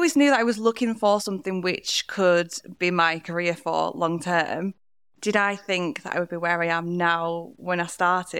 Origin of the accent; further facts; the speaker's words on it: Yorkshire and the Humber, United Kingdom; I'm from the Dales and I'm here to talk about one of our core values.